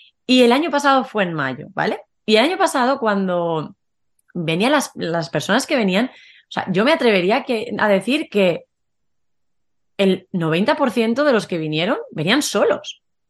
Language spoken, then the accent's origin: Spanish; Spain; siendo también española